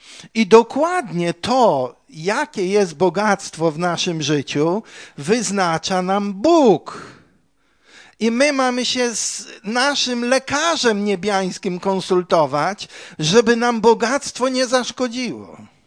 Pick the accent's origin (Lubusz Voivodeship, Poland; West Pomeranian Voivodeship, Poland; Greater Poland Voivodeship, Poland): West Pomeranian Voivodeship, Poland; Białogard; kiedyś jeszcze w dzieciństwie, jak mieszkałem w Białogardzie